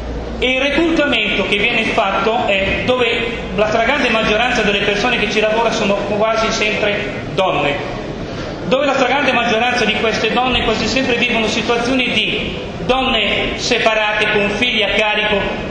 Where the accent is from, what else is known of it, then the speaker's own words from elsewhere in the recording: Roseto, Abruzzo, Italy; le cooperative sociali e vengo da Roseto